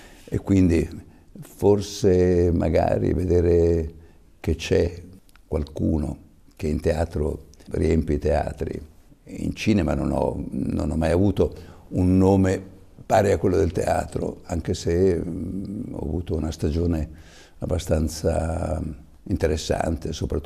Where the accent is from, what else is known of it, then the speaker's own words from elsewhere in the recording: Novara, Piedmont, Italy; born there; Sono nato a Novara perché mio padre aveva un ristorante a Novara